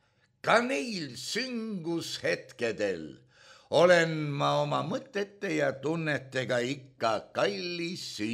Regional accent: Tallinn, Harju County, Estonia; Külastasime sõbraga Nõmme turgu. Nõmme on minu kodukant

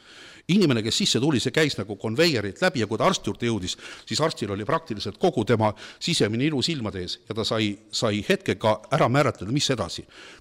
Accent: Armenia; now in Estonia; Aga mina olen ka ju tegelikult, ma olen Armeenia tüdruk, ma olen lõpetanud Moskva riikliku ülikooli, ma tulin siia pediaatrin

